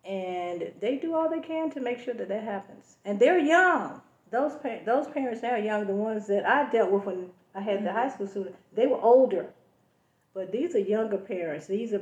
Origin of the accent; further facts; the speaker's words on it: Atlanta, Georgia, United States; Born and raised in Atlanta, Georgia. I grew up in Greater Homes Housing Project